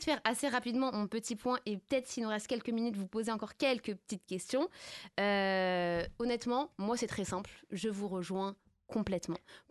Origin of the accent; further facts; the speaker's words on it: France; il y a une personne qui me dit, mais vous venez d'où? Je dis, de France.